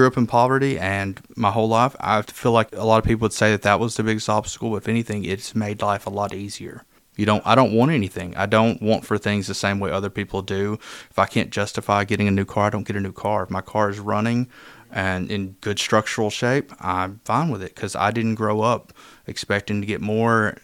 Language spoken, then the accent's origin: English; Jones Mill, Arkansas, United States; also born or lived in Hot Springs; Well, I was born in Hot Springs, but I was actually raised, I guess, through most of my childhood in Jones Mill, Arkansas, this little tiny hamlet area